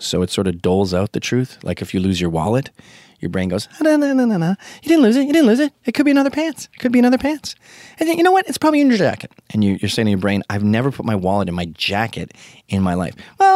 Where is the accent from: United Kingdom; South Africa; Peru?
United Kingdom; Scotland; He's Irish, I'm Scottish.